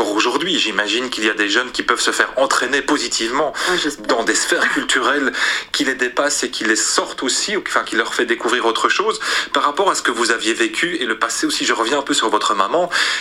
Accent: Belgium; chez nous, en Belgique

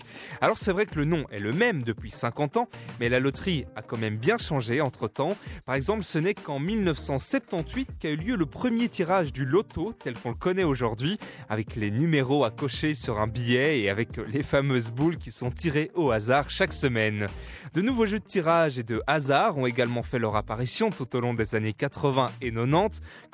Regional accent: Belgium; Chez nous, en Belgique, il faudra attendre 1934 pour que naisse la première loterie

